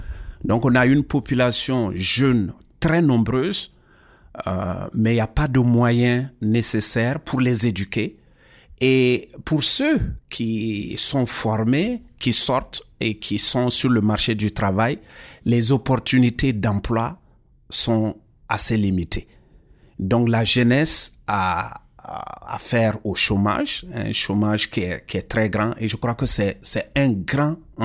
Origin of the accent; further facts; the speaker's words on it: Burkina Faso; je suis de nationalité burkinabé, donc je viens du Burkina Faso